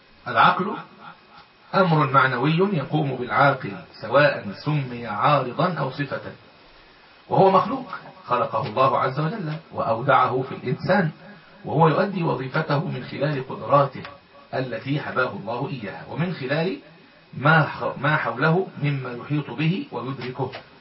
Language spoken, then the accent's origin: Arabic; Egypt; طب انا كمصري